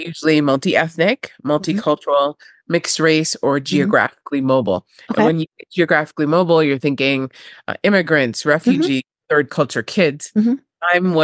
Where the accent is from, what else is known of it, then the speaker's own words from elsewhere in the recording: Spain; also born or lived in Turkey / Germany; Now, I grew up in Spain and Turkey and I went to college in Germany